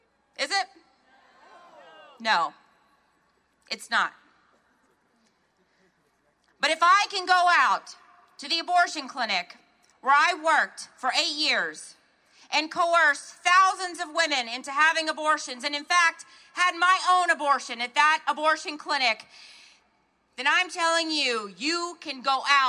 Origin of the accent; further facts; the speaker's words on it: Texas, United States; Well, I'm from Texas, so I'm going to make this appropriate. Howdy!